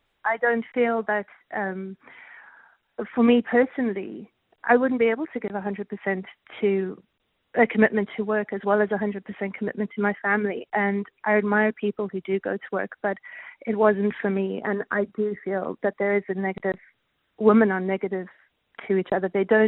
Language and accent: English; South Africa; I'm from South Africa, so I had no other family helping me.